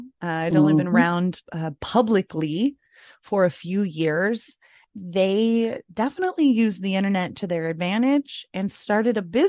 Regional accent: San Diego, California, United States; I'm from San Diego, born and raised.

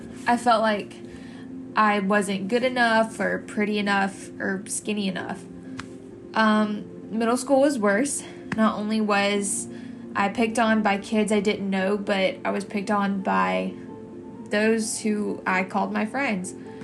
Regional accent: Lincolnton, Georgia, United States; I'm from Lincolnton, Georgia, but I am currently a student at the University of Georgia in Athens.

